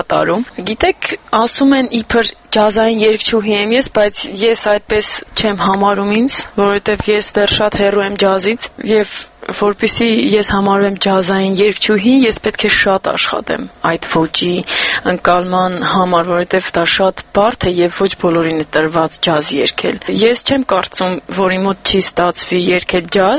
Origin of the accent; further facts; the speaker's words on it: Vanadzor, Lori, Armenia; born there; Ես ծնունդով Հայաստանից եմ, իմ հայրական կողմը Թբիլիսը հայեր են, մայրական կողմս Մշեցի, բայց ես ծնվել եմ քաղաք Վանաձորում, Գիրովական։